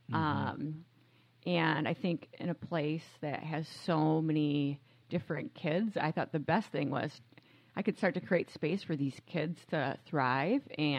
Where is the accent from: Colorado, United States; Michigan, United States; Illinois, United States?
Michigan, United States; Clinton Township; Clinton Township, Michigan.